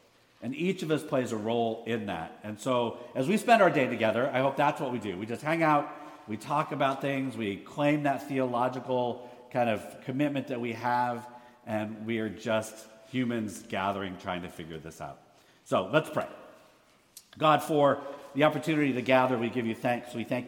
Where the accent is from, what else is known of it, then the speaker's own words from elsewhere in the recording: California, United States; I'm from the West Coast, grew up all my life, Northern California, Sacramento, Stockton area. I come out of a Filipino-American congregation